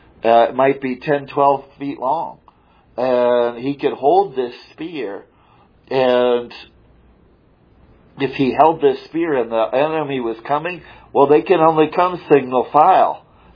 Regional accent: Illinois, United States; also born or lived in Colorado; Yeah, I remember, I was raised in Illinois, which is all flat, and Florida's pretty flat too, but I spent some time in Colorado

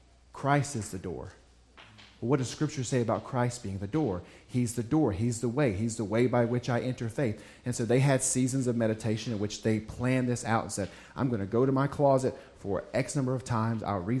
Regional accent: United States; And I am a proud American, but there are baggage we can take into our faith from being an American

